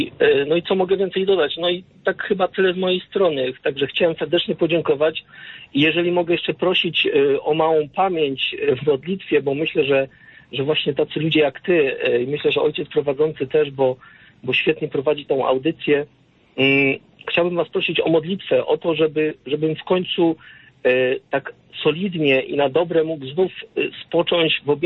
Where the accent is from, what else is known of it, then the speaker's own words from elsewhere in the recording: Lesser Poland, Poland; ja tutaj jestem spod Krakowa